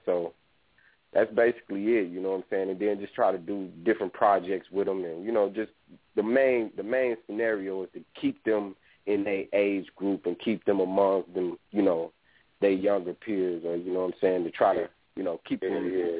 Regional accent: Texarkana, United States; also born or lived in California; I was born in Cali, and I was mostly raised down south, you know what I'm saying? But, you know what I'm saying, that's Texarkana

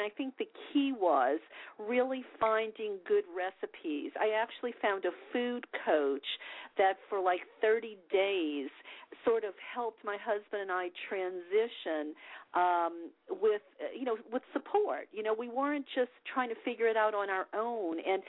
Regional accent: the South, United States; now in California, United States; I should preface this all by saying that it's been very difficult because I grew up in the South. We did not have a good relationship with vegetables there.

